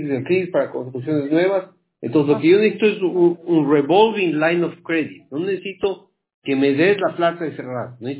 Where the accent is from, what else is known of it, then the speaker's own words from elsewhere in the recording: Ecuador; yo soy ecuatoriano